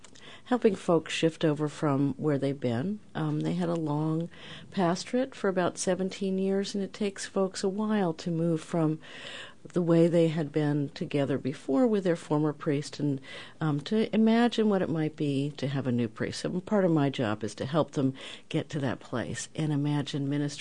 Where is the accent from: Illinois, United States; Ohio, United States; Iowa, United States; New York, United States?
New York, United States; also born or lived in New Jersey; So I was a brand new baby when they moved there, so I grew up in New York.